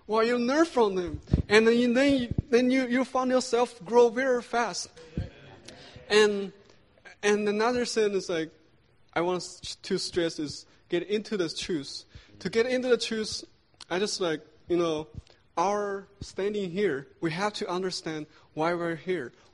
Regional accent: Montreal, Quebec, Canada; I'm from Montreal, Canada.

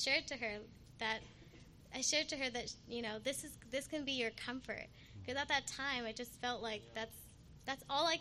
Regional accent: Surrey, British Columbia, Canada; I am from Surrey, Canada.

